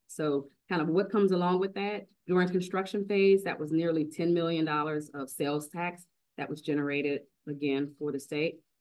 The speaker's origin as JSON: {"language": "English", "region": "Louisiana", "country": "United States", "said": "I'm from Louisiana, so I'm all about what are we going to continue to do to make sure that we are making Louisiana the place that it needs to be"}